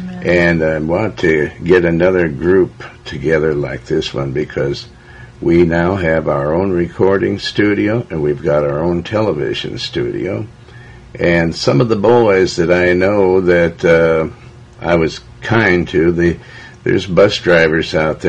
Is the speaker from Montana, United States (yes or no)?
yes; Montana, United States; all throughout the different places that I was raised in Montana.